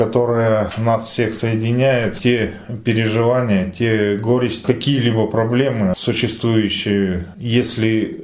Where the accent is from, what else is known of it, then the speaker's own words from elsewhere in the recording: Sladkovo, Tyumen Oblast, Russia; also born or lived in Voronina / Yekaterinburg; Родился я в Тюменский район, деревня Воронина Тюменской области. Впоследствии с родителями переехал в Свердловск и уже из города Свердловска родители переехали в 76-м году в село Сладково. С 76-го года я здесь рос, воспитывался.